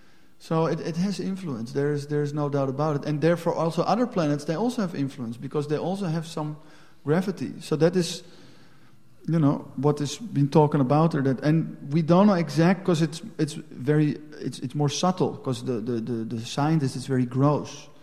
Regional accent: Netherlands; now in Belgium; because we are in Belgium and it always rains. So we think, like, it's bad when it rains. That is, I'm from Holland.

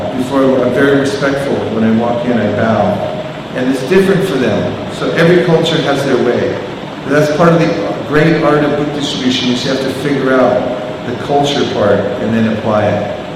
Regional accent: San Francisco, California, United States; San Francisco, I'm from San Francisco

